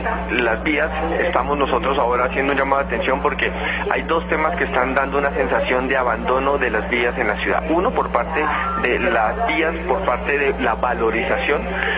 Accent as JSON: {"language": "Spanish", "region": "Bogotá", "country": "Colombia", "said": "De esa forma uno como bogotano va a ver que las obras se están ejecutando"}